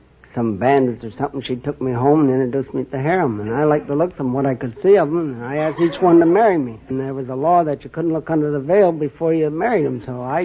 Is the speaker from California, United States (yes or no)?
no; Alexandria, Virginia, United States; Alexandria, Virginia.